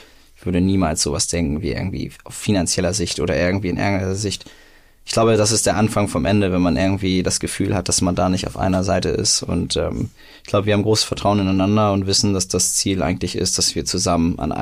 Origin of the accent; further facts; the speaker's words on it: Lower Saxony, Germany; born there; also born or lived in Mexico; Mein Papa ist Hamburger. Ich bin in Niedersachsen geboren. Mein Vorname ist Hebräisch und mein Nachname ist polnisch.